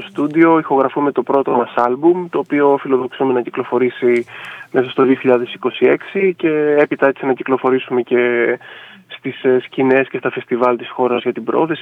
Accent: Ioannina, Epirus, Greece; born there; έχω γεννηθεί στα Ιωάννινα και η καταγωγή μου είναι από τα Τρίκαλα.

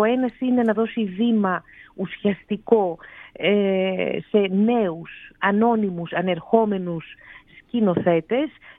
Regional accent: Istanbul, Turkey; εγώ είμαι πολίτησα. Είμαι γέννημα Θρέμα, γεννήθηκα και μεγάλωσα στην Κωνσταντινούπολη.

